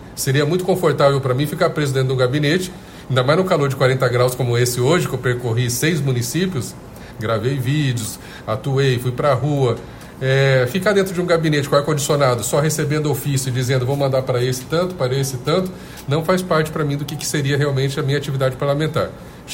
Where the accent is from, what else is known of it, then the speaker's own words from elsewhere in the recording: Mato Grosso do Sul, Brazil; now in Santa Catarina, Brazil; eu sou do Mato Grosso do Sul. Eu estou há 23 anos em Santa Catarina.